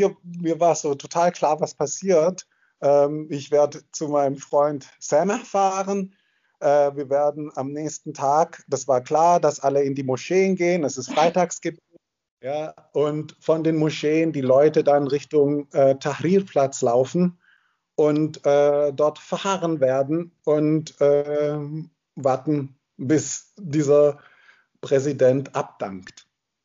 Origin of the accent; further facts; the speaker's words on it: Germany; born there; Also meine Eltern sind beide Ägypter. Ja, ich bin in Deutschland geboren, aber wir waren regelmäßig in Ägypten.